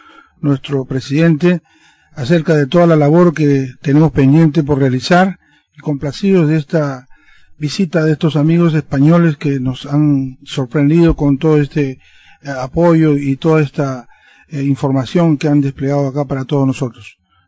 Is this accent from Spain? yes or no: no; Peru; now in Virginia, United States; originalmente soy del Perú, resido en los Estados Unidos, en el estado de Virginia, desde hace 26 años.